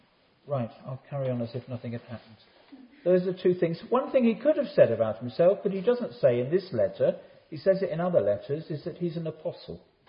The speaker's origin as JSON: {"language": "English", "country": "United Kingdom", "said": "As a Brit, I would say to that, that's not bad."}